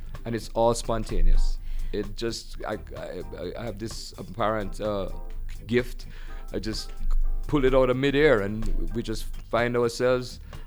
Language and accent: English; Jamaica; I grew up in Jamaica playing in the recording sessions when I was like 14, 15 years old